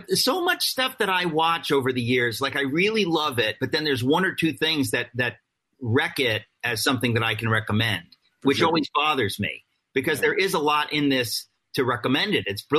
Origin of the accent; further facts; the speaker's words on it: New York, United States; we've known people like this growing up in the New York area.